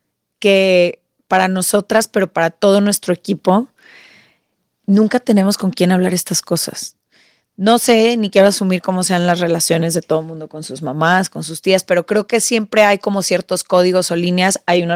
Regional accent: Netherlands; moved away as an adult; now in Mexico; Yo llegué de Holanda, porque soy holandesa, llego a México y me caso un poco más tarde

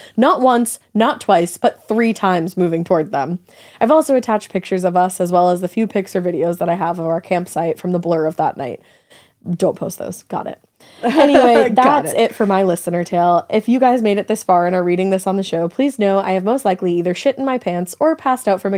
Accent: Iowa, United States; Yes, we are from Iowa, but mountain lions are not a thing in our area.

